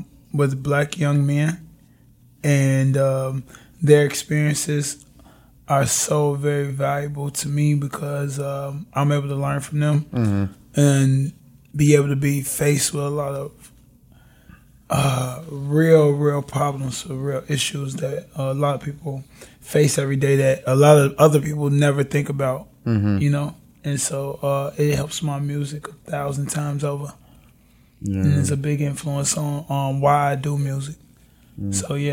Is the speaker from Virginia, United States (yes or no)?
no; Chicago, Illinois, United States; I grew up in the Englewood community on the south side of Chicago, off 63rd Street, 63rd and Parnell to be exact.